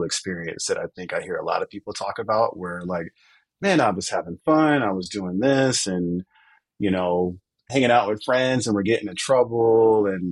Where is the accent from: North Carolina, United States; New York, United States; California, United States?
North Carolina, United States; Wilmington; But yeah, I'm from North Carolina, Wilmington, North Carolina, which is where Michael Jordan is from.